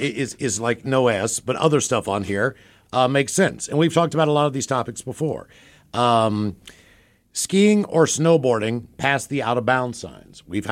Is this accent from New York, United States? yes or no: no; West Virginia, United States; I was from West Virginia.